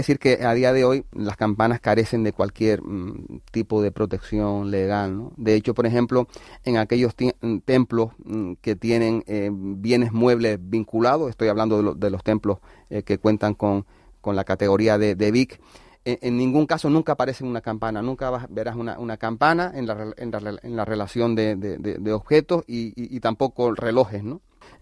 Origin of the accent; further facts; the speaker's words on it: Teror, Canary Islands, Spain; Estoy hablando ahora de Teror, que es el lugar de donde vengo yo.